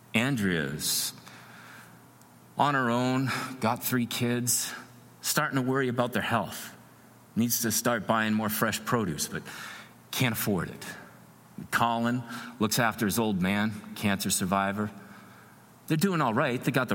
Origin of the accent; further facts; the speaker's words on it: Grand Prairie, Alberta, Canada; especially from my hometown, Grand Prairie, it's like way north and really small